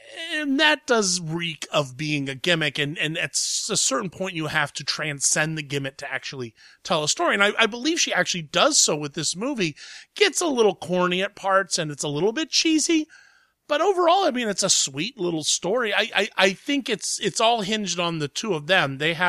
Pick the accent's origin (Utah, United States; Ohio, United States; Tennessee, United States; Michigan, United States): Ohio, United States; Columbus; it's finally made its way to my hometown, Columbus, Ohio